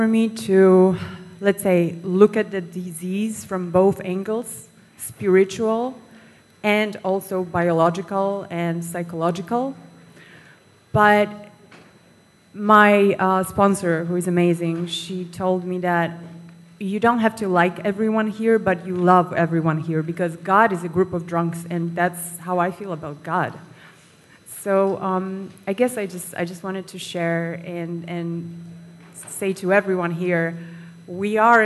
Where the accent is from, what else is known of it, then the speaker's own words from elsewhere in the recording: New York, United States; I'm from New York originally, so not really that group.